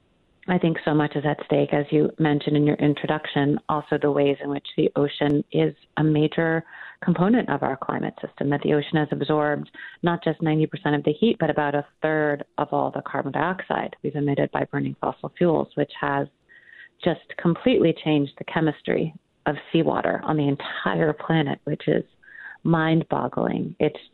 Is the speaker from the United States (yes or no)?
yes; Brooklyn, New York, United States; I grew up in Brooklyn and never thought of New York as a coastal city